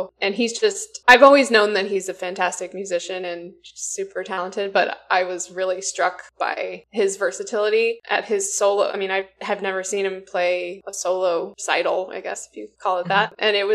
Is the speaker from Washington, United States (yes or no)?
yes; Seattle, Washington, United States; Sure. So I'm from Seattle, and I come from a musical family.